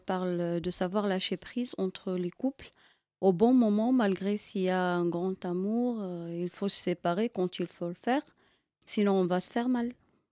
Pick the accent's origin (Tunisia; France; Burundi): Tunisia; moved away as an adult; Je suis née en Tunisie.